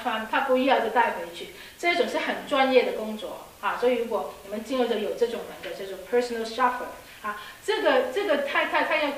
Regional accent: Hong Kong; 我们香港人说的女强人啊

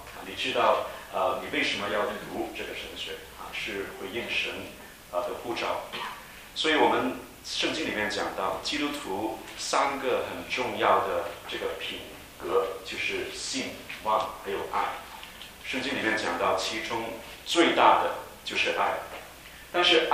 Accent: Hong Kong; moved away as an adult; also born or lived in Beijing, China; now in United States; 我是在北京出世，然后我就是6岁的时候去香港，所以我是在香港长大，我小学、中学是在香港。然后呢，我是来美国读大学的

